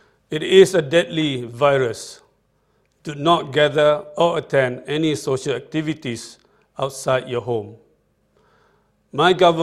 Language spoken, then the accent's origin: English; Malaysia; We will get through this together, as Malaysian, as one country.